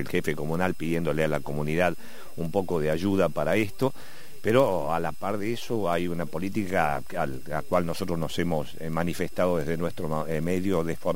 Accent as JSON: {"language": "Spanish", "region": "Tucumán", "country": "Argentina", "said": "yo soy tucumano, no cordobés"}